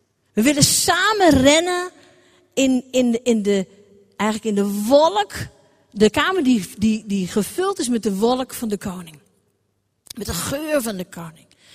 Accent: Gelderland, Netherlands; Bij ons in de Achterhoek zeggen we, om elkaar te zegenen, zeggen we wel eens gewoon: goed gewoon.

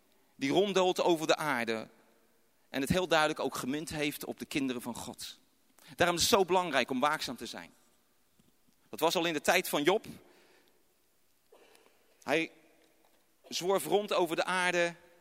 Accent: Rotterdam, South Holland, Netherlands; Maar dat wij als Rotterdammers zeggen van ja Heer, kom, bereid de weg.

